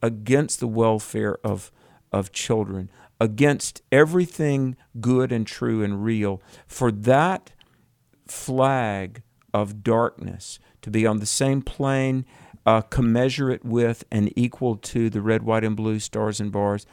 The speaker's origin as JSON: {"language": "English", "region": "North Carolina", "country": "United States", "tie": "born or raised there", "said": "Let me tell you, there's a story emerging in my home state of North Carolina."}